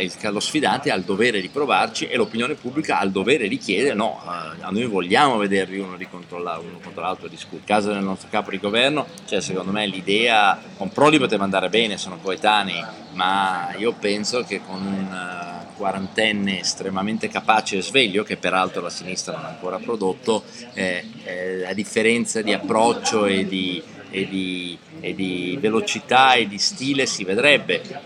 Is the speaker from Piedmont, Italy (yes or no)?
no; Lombardy, Italy; Io sono un lombardo, sto al nord